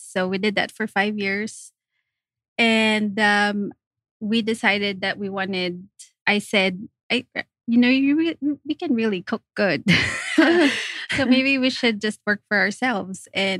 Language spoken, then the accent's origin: English; Manila, Metro Manila, Philippines; moved away as an adult; For me, I'm Filipina, so I grew up in Manila.